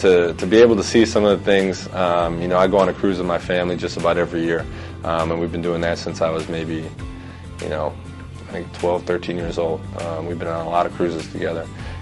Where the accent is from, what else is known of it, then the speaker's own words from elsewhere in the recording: Pewaukee, Wisconsin, United States; it's cool that I can still go back to my hometown and just be regular old me. And my family and my friends keep me so grounded, and they keep me so humble. And I really get to just kind of see all this from the perspective of that kid from Pewaukee.